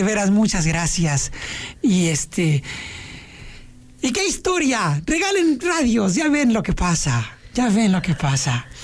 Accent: Mexico City, Mexico; me recordaba mi infancia en la Ciudad de México, cuando escuchaba radio infantil

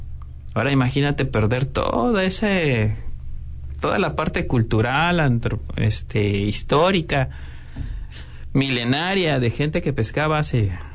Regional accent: Chiapas, Mexico; Entonces, como mexicanos, como chiapanecos, tenemos una gran riqueza cultural, ¿no?

